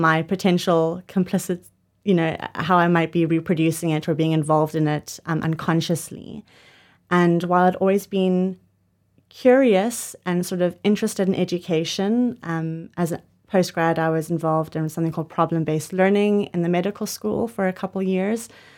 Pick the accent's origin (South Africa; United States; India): South Africa; as you can hear, I'm from South Africa and I did all my studying at the University of Cape Town.